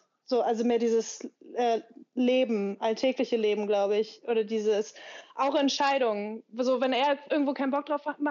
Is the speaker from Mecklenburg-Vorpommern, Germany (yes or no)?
yes; Rostock, Mecklenburg-Vorpommern, Germany; Wir müssen nach Rostock, ne? Also mitten in Mecklenburg, Rostock. Ich meine, ich liebe, das ist meine Heimatstadt.